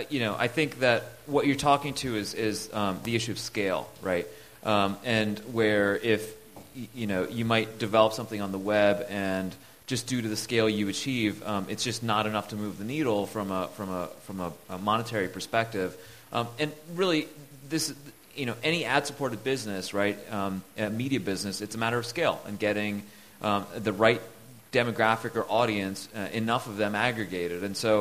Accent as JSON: {"language": "English", "country": "India", "said": "I can say that because I'm Indian"}